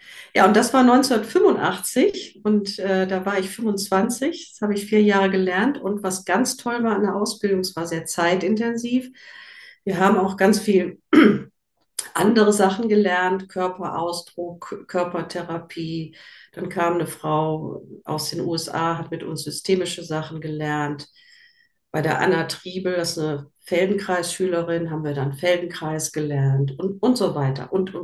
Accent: Essen, North Rhine-Westphalia, Germany; moved away as an adult; now in Westerwald, Germany; Ursprünglich komme ich aus Essen und Düsseldorf und bin dann vor über 30 Jahren dann hier im Westerwald gelandet.

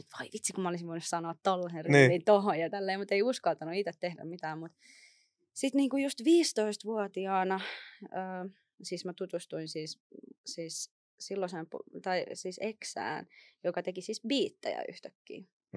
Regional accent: Helsinki, Uusimaa, Finland; lapsuuteni Helsingissä, tai siis oikeastaan silleen, niin kuin Helsingin kasvatti, on ihan paljasjalkainen, niin kuin yksi niistä harvoista nykypäivänä kai

